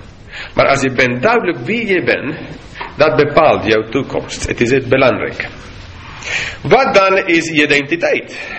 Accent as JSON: {"language": "Dutch", "region": "Bogotá", "country": "Colombia", "second_language": "Dutch", "moved": "yes", "lives_now": "Netherlands", "said": "ik kom van Bogota, de hoofdstad."}